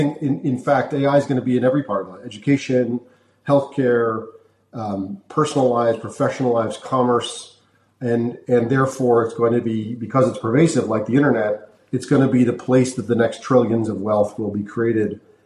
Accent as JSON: {"language": "English", "country": "United States", "said": "I mean, you're British, I'm American, I can say it that way."}